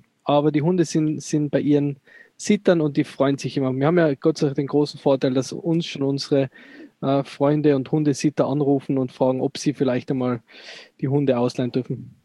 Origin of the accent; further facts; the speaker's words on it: Tyrol, Austria; Als Tiroler